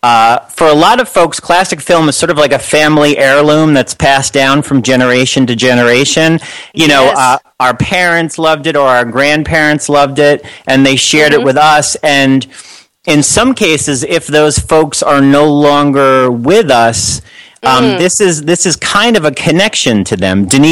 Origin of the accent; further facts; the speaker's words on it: United States; can I say that because I'm American?